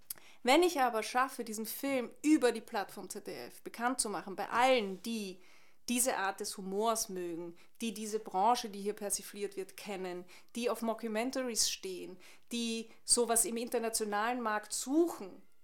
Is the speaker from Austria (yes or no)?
yes; Austria; Ich komme aus Österreich, das ist ein ganz kleiner Filmmarkt